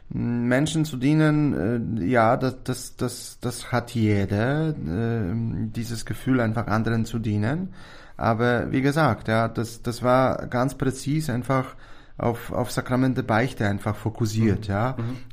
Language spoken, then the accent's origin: German; Oświęcim, Lesser Poland, Poland; German is a second language; moved away as an adult; also born or lived in Kraków; now in Austria; Ich bin geboren in Oświęcim.